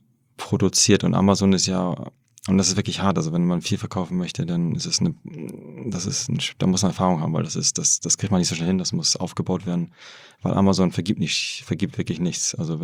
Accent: Hamburg, Germany; now in Wrocław, Poland; ich bin in Hamburg aufgewachsen, habe nie gedacht, ich werde noch irgendwann nach Polen zurückgehen.

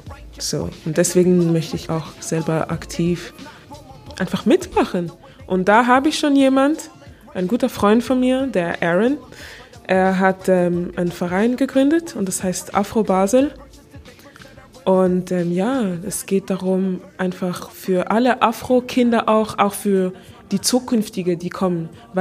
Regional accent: Angola; now in Germany; ja, ich komme aus Angola.

